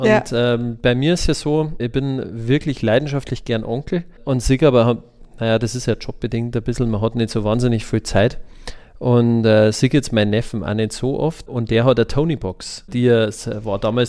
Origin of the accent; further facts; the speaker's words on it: Moosburg, Bavaria, Germany; ich bin aus Moosburg, das ist genau an der oberbayerisch-niederbayerischen Grenze.